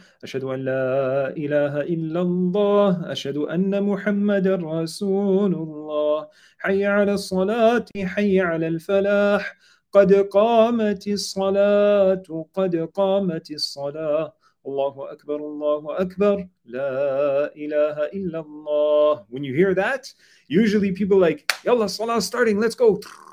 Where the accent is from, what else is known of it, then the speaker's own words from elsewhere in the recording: Quebec, Canada; I don't know, I'm from Quebec, so we call it the la loi de la route.